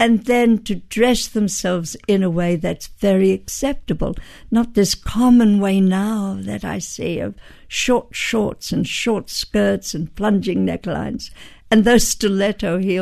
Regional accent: Australia; I come from Australia. And she said, you don't sound Australian. And I said, oh, mate, I can be an Australian. I can talk straight like anybody else from Australia.

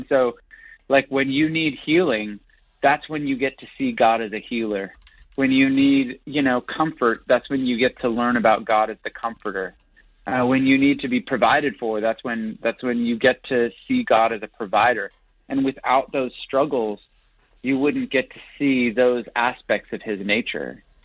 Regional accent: Canada; now in California, United States; I'm from Canada, but I live in California

